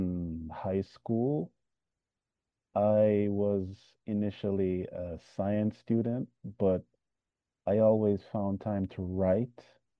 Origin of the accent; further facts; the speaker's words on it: Montego Bay, Saint James, Jamaica; now in Hiroshima, Japan; it's how hard real change is for us boys growing up in Montego Bay.